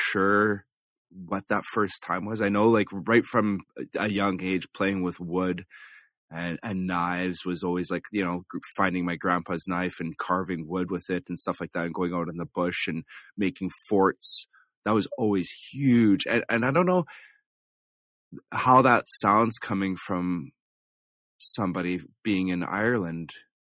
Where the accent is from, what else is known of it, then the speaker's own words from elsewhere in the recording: Flin Flon, Manitoba, Canada; I grew up in a mining town, born and raised in Flin Flon, Manitoba, which is a gold mine, copper mine, zinc mine, diamond mines, all you name it, is everything is up there.